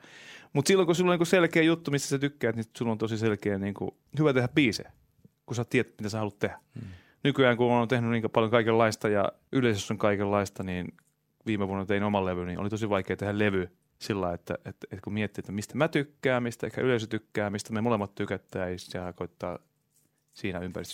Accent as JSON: {"language": "Finnish", "town": "Viiala", "region": "Pirkanmaa", "country": "Finland", "tie": "born or raised there", "also_born_or_lived": "Toijala", "said": "No siis olin syntynyt Toijalasta, mutta kasvoin Viialassa"}